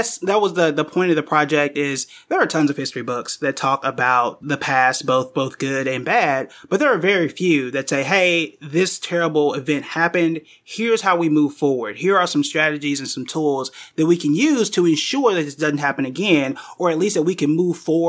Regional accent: Tulsa, Oklahoma, United States; So for me, as someone who was born and raised in Tulsa, I had what I felt was a unique connection to tell the story of Tulsa

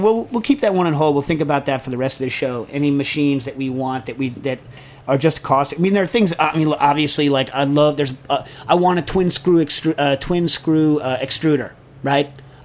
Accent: New York, United States; I grew up around New York loving the hell out of them.

